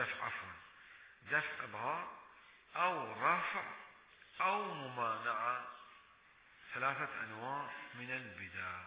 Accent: Bahrain

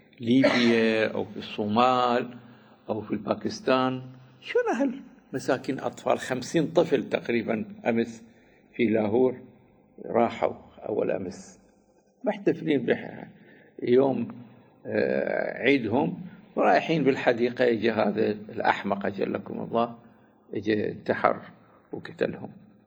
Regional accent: Iraq; وإيش كده حلوة عندنا في العراق البند الثاني من الدستور

